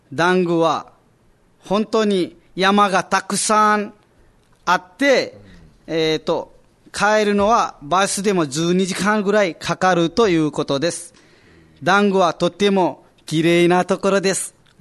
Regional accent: Nepal; Japanese is a second language; moved away as an adult; now in Japan; ネパールから参りました。25歳になりました。

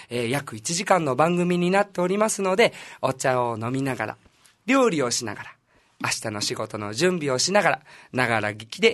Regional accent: Aichi, Japan; also born or lived in Tokyo; now in Okinawa, Japan; 僕はですね、出身は愛知県なんですけれども、沖縄に来て8年目になりますね。

